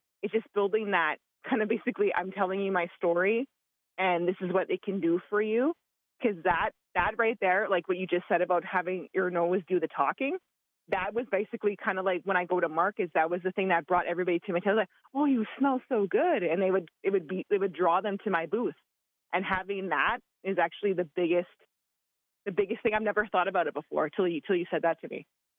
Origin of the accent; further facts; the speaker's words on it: Alberta, Canada; now in Tama, United States; because I'm actually from Alberta, Canada, and meeting people here in Tama, Iowa